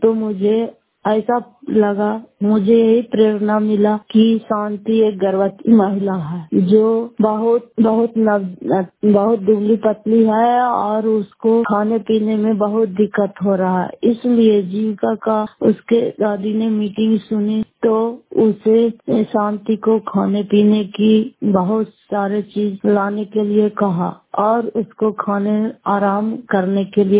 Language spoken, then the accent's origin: Hindi; Fatehpur, Bihar, India; घर फतेहपुर, पंचायत मकरौता, प्रखंड करापसरा, जिला नालंदा की निवासी हूँ